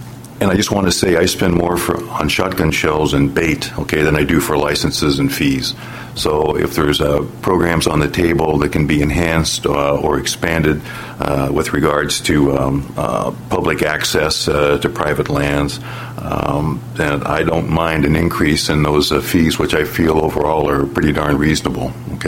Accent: Tri-Cities, Washington, United States; I grew up in Eastern Washington, right here in the Tri-Cities.

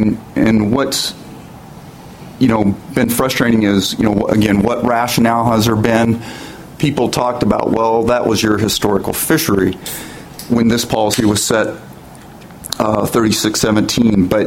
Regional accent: Walla Walla, Washington, United States; I'm just here representing myself and some other folks in Southeast Washington. I'm from Walla Walla.

